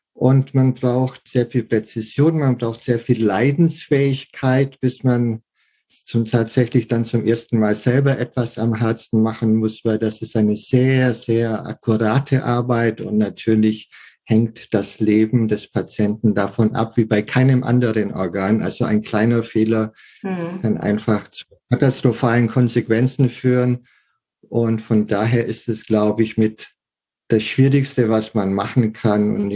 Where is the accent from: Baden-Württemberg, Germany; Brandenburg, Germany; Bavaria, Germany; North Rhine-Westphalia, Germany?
Bavaria, Germany; Weißenhorn; bin aus Weißenhorn, das in der Nähe von Pfaffenhofen